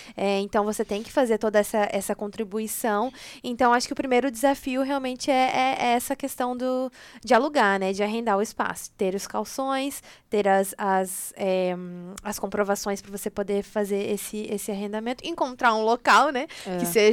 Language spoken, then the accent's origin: Portuguese; Brazil; moved away as an adult; quando eu saí do Brasil, por exemplo, falando em questão de valores, eu já ganhava mais de 10 mil reais fazendo unhas no Brasil.